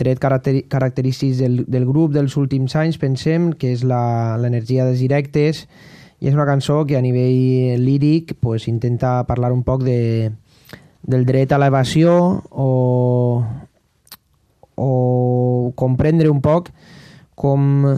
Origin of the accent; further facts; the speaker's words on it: Valencian Community, Spain; venim des del País Valencià